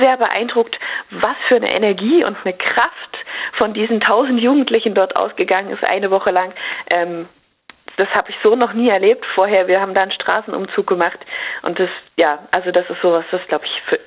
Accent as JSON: {"language": "German", "country": "Germany", "said": "dass wir als Deutsche uns dazu äußern."}